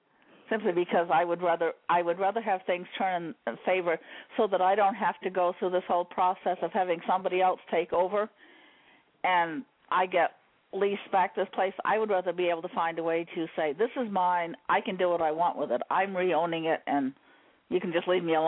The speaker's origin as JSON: {"language": "English", "region": "Maine", "country": "United States", "said": "Oh, I'm from Maine."}